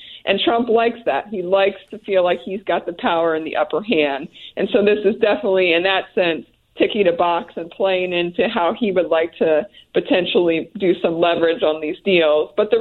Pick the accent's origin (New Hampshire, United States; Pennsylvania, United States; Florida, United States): Pennsylvania, United States; I mean, I'm from Pennsylvania